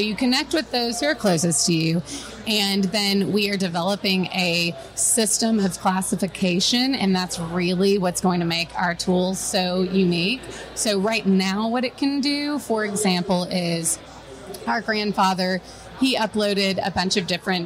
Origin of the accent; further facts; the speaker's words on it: Texas, United States; We're from Texas.